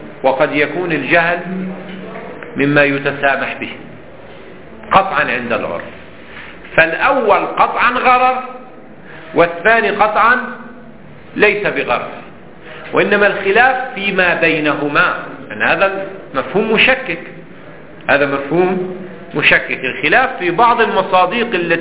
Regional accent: Lebanon; الجدار يعني في الزمن القديم ما زال عندنا في لبنان أيضا يستعمل في الحقول

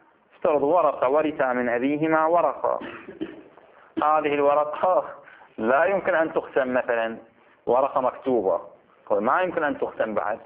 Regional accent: Bahrain; خط شير إحنا في البحرين نسميه.

